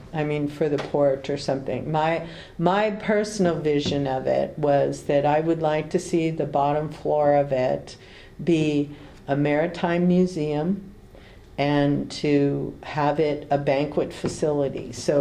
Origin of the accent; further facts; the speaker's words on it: San Francisco, California, United States; I personally, I'm from San Francisco. My family was in the food business there.